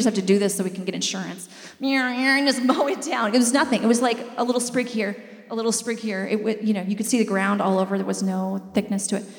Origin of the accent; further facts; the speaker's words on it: Midland, South Dakota, United States; I come from Midland, South Dakota. Midland, South Dakota is 3 hours west of here. There's 150 people in it.